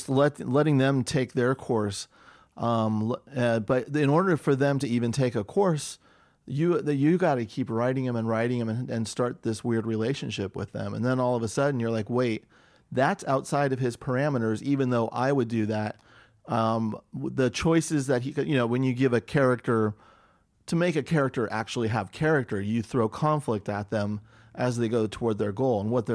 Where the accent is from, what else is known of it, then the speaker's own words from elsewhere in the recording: Millbrae, California, United States; Millbrae, right by San Francisco Airport.